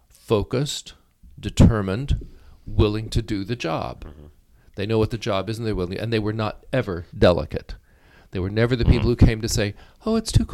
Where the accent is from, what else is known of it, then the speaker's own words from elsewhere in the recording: United States; I tell them that I'm an American and I don't have a clue.